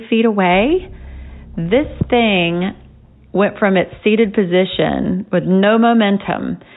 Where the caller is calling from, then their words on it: Florida, United States; I am calling you from Florida